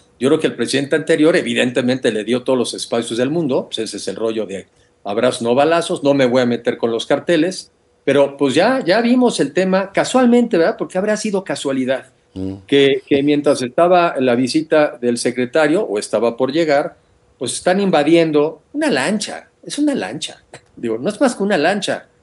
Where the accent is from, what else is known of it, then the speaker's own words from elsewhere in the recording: Mexico; Yo como mexicano lo veo bien